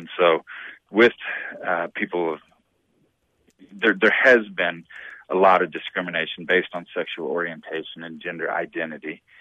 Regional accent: Houston, Texas, United States; I grew up in Houston, and I have had so many of my high school buddies contact me

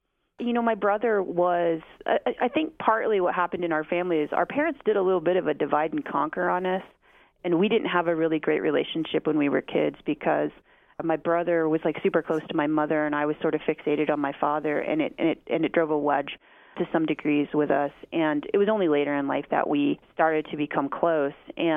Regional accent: Oklahoma, United States; which I didn't know personally any oil barons growing up in Oklahoma

